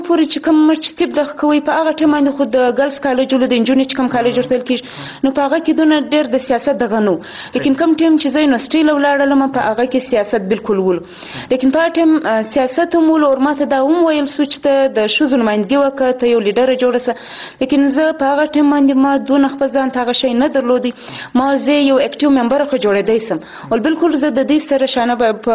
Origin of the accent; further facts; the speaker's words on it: Quetta, Balochistan, Pakistan; زما پیدایش چې دی په کوټه کې دی، دلته اور په 1980 کې 15 تاریخ د مارچ کې زه داسې په کوټه کې یم.